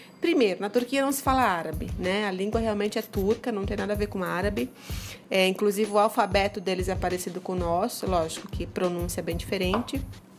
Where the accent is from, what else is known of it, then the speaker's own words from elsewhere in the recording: Natal, Rio Grande do Norte, Brazil; Eu sou de Natal, sou natural de Natal, nordeste do Brasil.